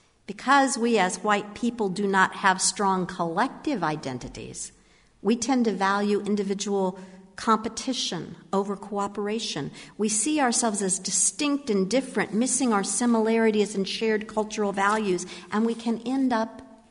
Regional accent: Manassas, Virginia, United States; As a young adult, I learned a lot about my hometown of Manassas, Virginia

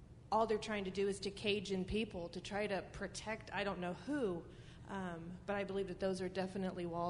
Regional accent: El Paso, Texas, United States; I grew up in El Paso, Texas, and I saw that wall many, many, many times.

